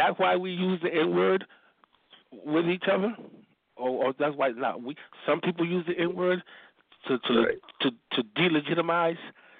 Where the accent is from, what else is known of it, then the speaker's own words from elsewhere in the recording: Long Island, New York, United States; You know, I grew up in New York on Long Island